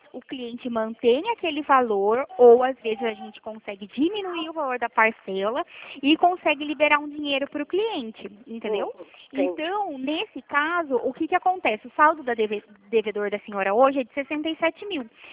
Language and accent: Portuguese; São Paulo, Brazil; Não, eu sou de São Paulo.